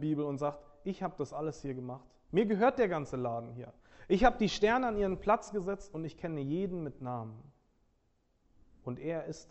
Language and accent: German; Nigeria; German is a second language; Ich bin als junger Mann in Nigeria aufgewachsen. Meine Eltern sind Diplomaten gewesen